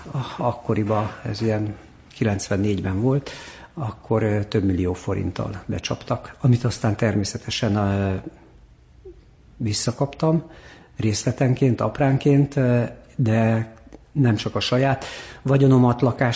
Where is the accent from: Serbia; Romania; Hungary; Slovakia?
Hungary; moved away; mondtam, hogy itt vagyok, Magyarországról jöttem, be akartam lépni az idegen légióba